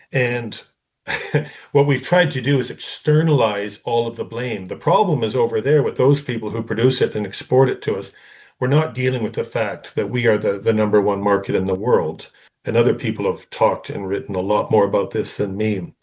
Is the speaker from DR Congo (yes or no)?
no; Canada; I am Canadian, mostly an American citizen, but I was born and raised in Canada.